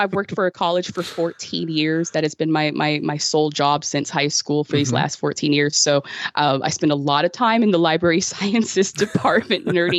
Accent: Southwest, United States; You know, growing up in the Southwest had such a deep impact on me

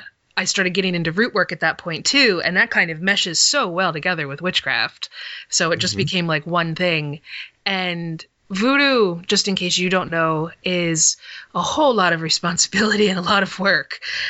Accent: New Jersey, United States; I grew up in South Jersey, in a broken family, single mother, and I had two older brothers

